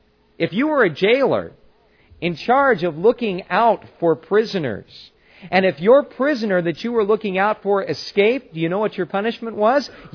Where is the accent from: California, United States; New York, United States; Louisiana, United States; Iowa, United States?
California, United States; I grew up in Southern California. I knew something about earthquakes.